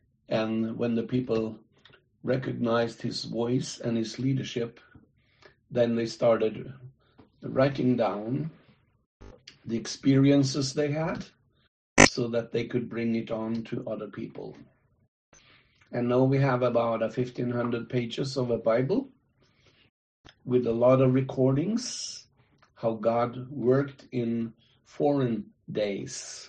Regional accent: Norway; English is a second language; from Norway, and I'm so thankful to the Lord for him to lead and guide my life

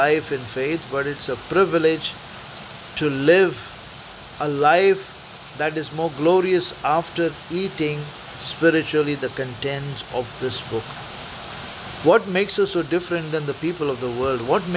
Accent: Mumbai, Maharashtra, India; English is a second language; from Mumbai, India.

